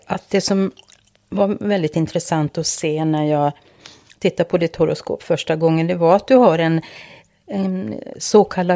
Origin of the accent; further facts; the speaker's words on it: Ostrobothnia, Finland; accent: Ostrobothnian; så pratade vi på vår gemensamma österbottniska dialekt och, eller en av alla som finns där i det landskapet.